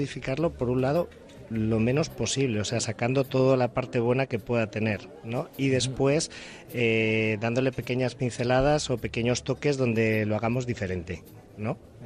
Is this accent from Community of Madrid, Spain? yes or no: yes; Madrid, Community of Madrid, Spain; now in Alicante, Spain; yo soy nacido en Madrid, estudié cocina allí en Madrid también, me desarrollé primero profesionalmente allí en Madrid y después, pues como suele pasar, pues por una mujer te mueves de ubicación. Ah, claro. Entonces vine a acabar aquí en Alicante. Y bueno, desde el 97 aquí estoy.